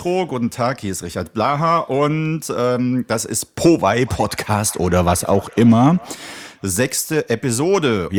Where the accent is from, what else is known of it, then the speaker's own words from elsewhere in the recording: Prague, Czechia; ich komme aus Prag, aus Tschechien.